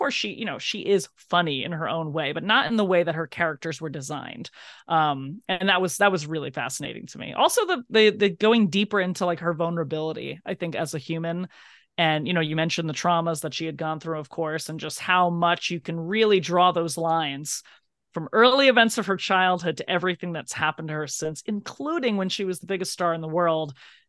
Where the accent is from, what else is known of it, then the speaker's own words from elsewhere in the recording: New Jersey, United States; now in New York, United States; I live in New York. I'm from New Jersey. I'm from the East Coast, and I have visited the West Coast and other places in the country